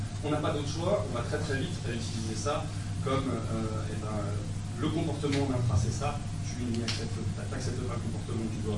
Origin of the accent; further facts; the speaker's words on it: Hauts-de-France, France; moi je viens de la Picardie, je vous jure, c'est le désert.